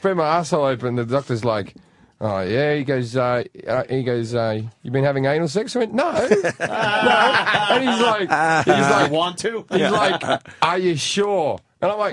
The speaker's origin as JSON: {"language": "English", "town": "Sydney", "region": "New South Wales", "country": "Australia", "lives_now": "Los Angeles, United States"}